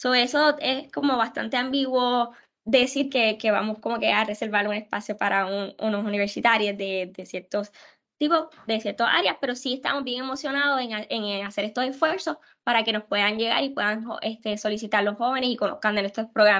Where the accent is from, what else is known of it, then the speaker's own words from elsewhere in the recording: Mayagüez, Puerto Rico; yo soy estudiante de Mayagüez, vengo de Mayagüez